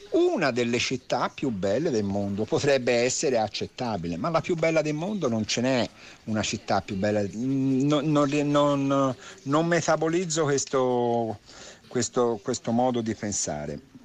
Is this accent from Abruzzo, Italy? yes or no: no; Florence, Tuscany, Italy; io sono un fiorentino doc, no? Nato in Via dei Pepi, quindi dietro Santa Croce.